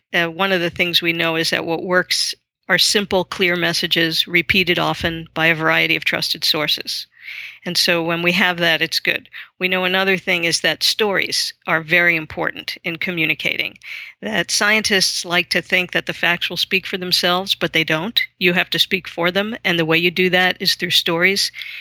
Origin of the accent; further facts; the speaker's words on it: Long Island, New York, United States; also born or lived in Brooklyn; I was born into a multi-generational situation, a brick tenement in Brooklyn where we lived four generations together. That was great. Very close family and moved out to Long Island and had sort of a suburban upbringing